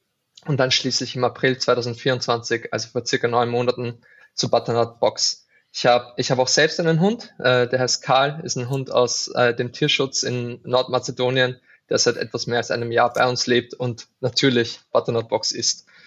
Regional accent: Lower Austria, Austria; Ich bin aus einer Kleinstadt in der Nähe von Wien. Das werdet ihr merken an meinem Dialekt.

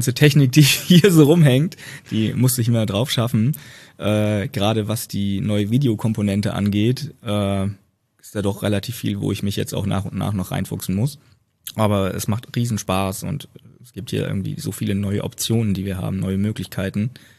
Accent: Hesse, Germany; Ich war in meiner Heimat, in der Heimat meiner Freundin, also einmal Nordhessen, einmal Rostock.

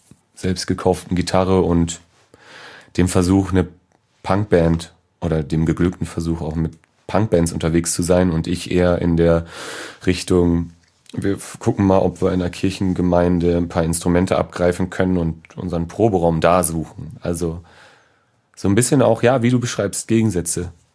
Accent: Friedrichsdorf, Germany; Also ich komme vom Dorf, aus Friedrichsdorf

